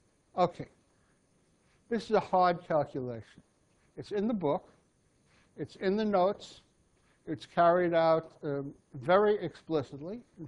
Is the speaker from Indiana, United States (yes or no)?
no; Illinois, United States; Ising got his PhD, but was sent off to my home state, Illinois, to be a teacher